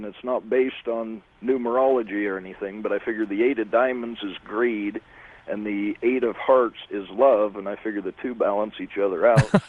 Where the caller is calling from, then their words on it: Salt Lake City, Utah, United States; Salt Lake City.